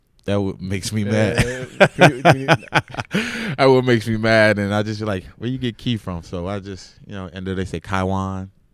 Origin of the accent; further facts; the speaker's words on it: East Chicago, Indiana, United States; I mean, they know I'm from Indiana, but they say, oh, it's East Chicago.